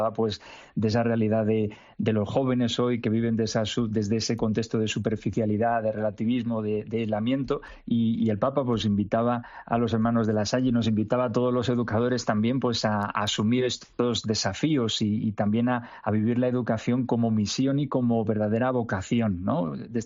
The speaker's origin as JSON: {"language": "Spanish", "town": "Madrid", "region": "Community of Madrid", "country": "Spain", "said": "pero bueno, originariamente de Madrid, que si no mis madrileños también se me"}